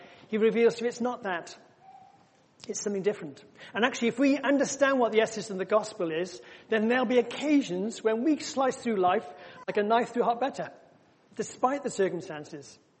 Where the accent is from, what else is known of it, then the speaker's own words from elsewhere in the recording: Faversham, South East England, United Kingdom; I'm from Faversham, the other side.